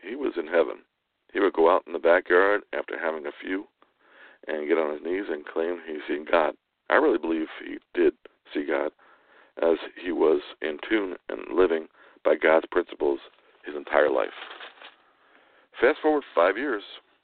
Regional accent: New Jersey, United States; also born or lived in Alaska; now in Michigan, United States; Michigan. You gotta realize we came from New Jersey. We had winters, we had snow and all that stuff.

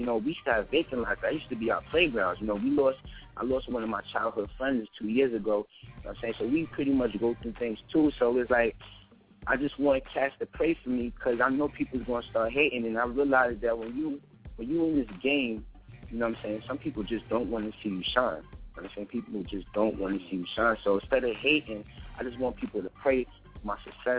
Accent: New York, United States; explaining my side of my hood, where I'm from, Lexington, you know what I'm saying, Lexington Projects, and I'm 98 from Lexington

